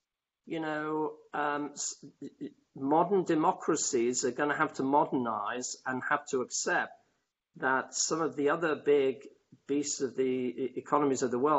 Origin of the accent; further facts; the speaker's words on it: United Kingdom; I'm not the expert, I'm just a Brit.